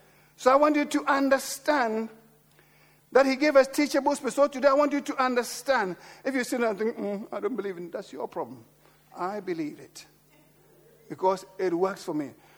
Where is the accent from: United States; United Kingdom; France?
United Kingdom; England; Because I'm English. I don't want to upset them.